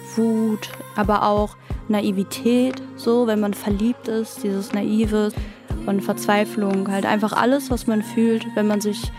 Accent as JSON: {"language": "German", "town": "Recklinghausen", "region": "North Rhine-Westphalia", "country": "Germany", "said": "ich komme aus Recklinghausen"}